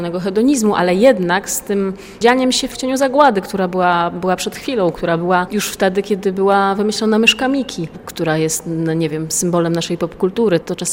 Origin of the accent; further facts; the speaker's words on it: Białystok, Podlaskie Voivodeship, Poland; ponieważ jestem białostoczanką od wielu pokoleń wstecz i bardzo lubię tu wracać i jestem bardzo zżyta z tą ziemią, z tym miejscem